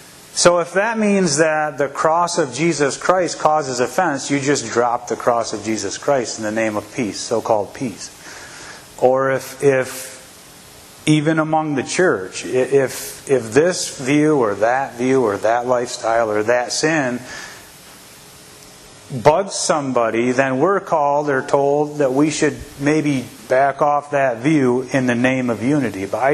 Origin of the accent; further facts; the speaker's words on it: Washington, United States; So I grew up in the Mennonite church. I grew up in Lewis County. And there's a strong church presence there.